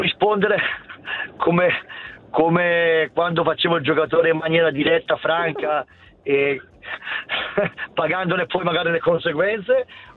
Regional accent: Bergamo, Lombardy, Italy; perché comunque sono cresciuto a Bergamo

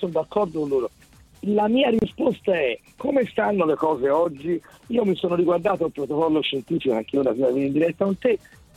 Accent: Florence, Tuscany, Italy; essendo fiorentino e seguendo da vicino le vicende anche della squadra della mia città

